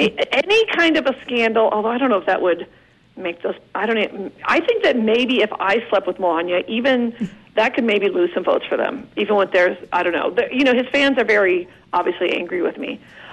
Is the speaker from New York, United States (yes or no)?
yes; Queens, New York, United States; Are you from Normal Parents? I'm from Queens."